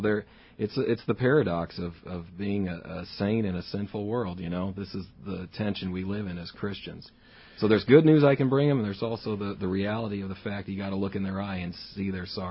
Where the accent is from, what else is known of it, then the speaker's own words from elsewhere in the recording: Alton, Illinois, United States; born there; Originally, I was actually born in Alton, and then spent the most